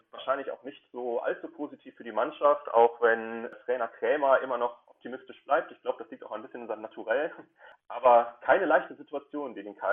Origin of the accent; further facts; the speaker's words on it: Münster, North Rhine-Westphalia, Germany; Ja, ich bin Münsteraner.